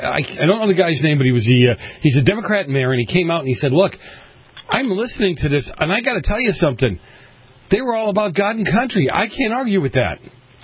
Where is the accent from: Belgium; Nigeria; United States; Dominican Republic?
United States; Northern United States; accent: Yankee; I'm a Yankee. I got a Yankee accent.